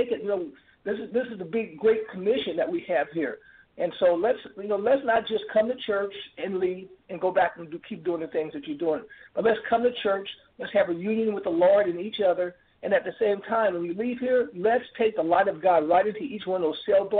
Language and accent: English; St. Louis, Missouri, United States; I grew up in St. Louis. I grew up in the ghettos of St. Louis, so that's not new to anybody.